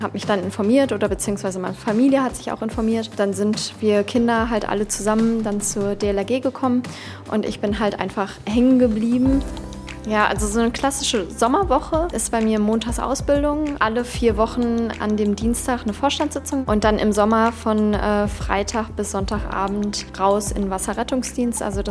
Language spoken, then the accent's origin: German; Berlin, Germany; ich komme aus Steglitz.